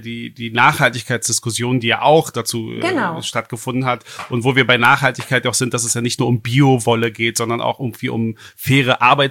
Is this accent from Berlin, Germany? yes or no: yes; Berlin, Germany; born there; auch wir Berliner, also wir gebürtigen Berliner